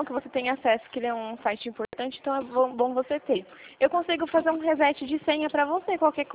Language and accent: Portuguese; Itu, São Paulo, Brazil; Eu sou daqui de Itu, interior de São Paulo.